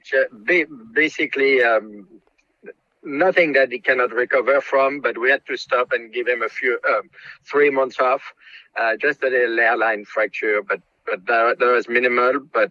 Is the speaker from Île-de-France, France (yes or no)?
no; Normandy, France; moved away as an adult; I grew up in a farm in Normandy, a thoroughbred farm, horse farm, breeding farm.